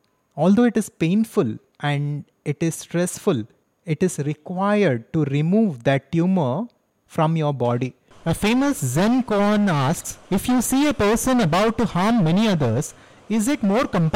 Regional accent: India; Of course, as an Indian, I completely stand with my country and I support what India decides to do.

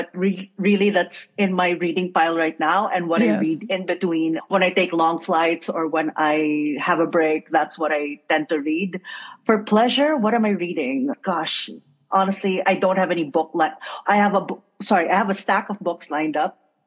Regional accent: Philippines; So I grew up in the Philippines. I still live there. I'm a Filipino citizen.

